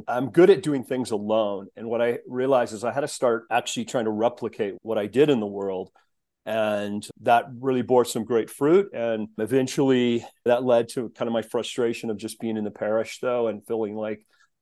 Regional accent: Steamboat Springs, Colorado, United States; Growing up in Steamboat, I went to a Missouri Synod Lutheran church and was active always and mostly just trying to go skiing after church was over.

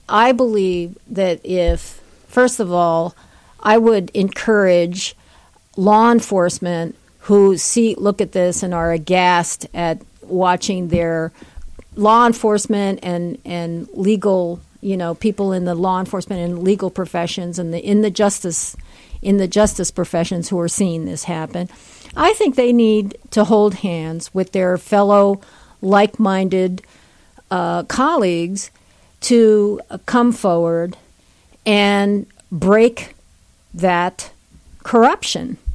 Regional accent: Haiti; I'm from Haiti. And the one thing I know, like coming from Haiti, when I was, by the time when I hit 14, 15

